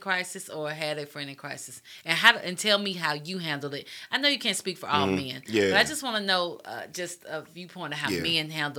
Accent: Arkansas, United States; Okay, so, you know, I'm from Arkansas, so I hear all the time, gang banging in Little Rock.

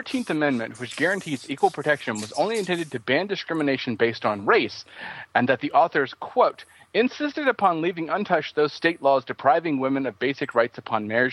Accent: South Carolina, United States; My home state. The state of South Carolina

